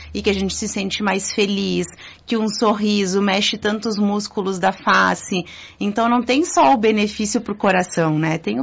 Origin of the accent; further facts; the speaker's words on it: Caxias do Sul, Rio Grande do Sul, Brazil; also born or lived in Porto Alegre; Eu nasci em Porto Alegre por 6 meses, vamos dizer assim, lá. E depois a minha família veio para Caxias e até hoje estamos aqui.